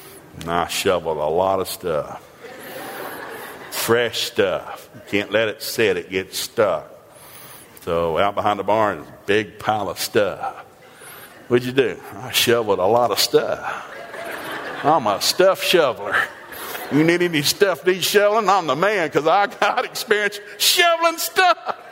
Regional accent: United States; See, I grew up thinking in America, people hired you because you needed a job.

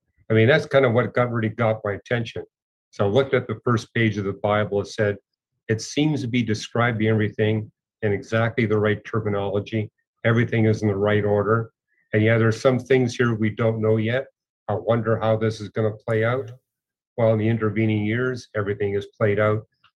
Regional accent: Vancouver, British Columbia, Canada; I was raised in Vancouver, British

